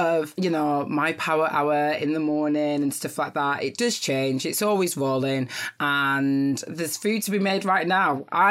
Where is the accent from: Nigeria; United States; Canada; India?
Nigeria; you know, I'm Nigerian